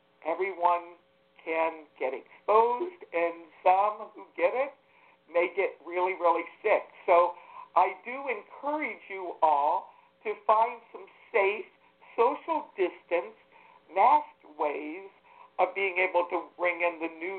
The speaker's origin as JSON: {"language": "English", "region": "the South", "country": "United States", "said": "Now, I'm from the South, and one of The traditions is black-eyed peas for good luck or collard greens."}